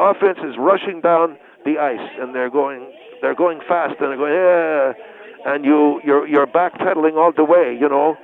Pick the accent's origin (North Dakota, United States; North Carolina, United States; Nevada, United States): North Dakota, United States; I come from North Dakota.